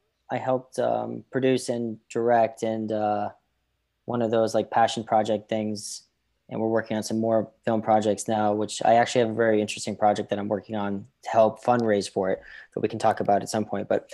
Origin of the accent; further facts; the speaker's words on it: Boston, Massachusetts, United States; And then later that year we did the Boston Garden, which I grew up in Boston.